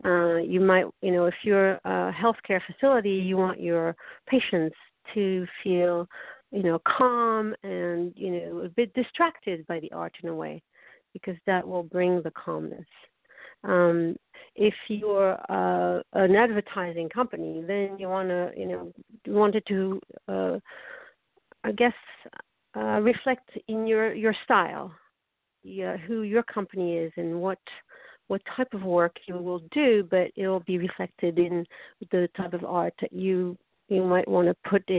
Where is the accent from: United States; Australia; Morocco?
Morocco; Casablanca, Casablanca-Settat; I'm originally from Morocco, Casablanca